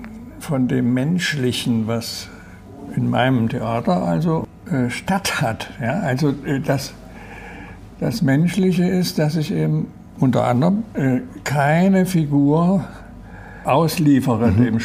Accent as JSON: {"language": "German", "region": "East Germany", "country": "Germany", "said": "Ich komme ja aus dem Osten."}